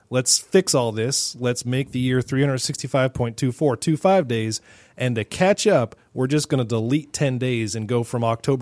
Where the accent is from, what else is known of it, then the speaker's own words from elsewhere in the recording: Ireland; That'll cue my exit as an Irishman who promised not to fight in between Italians.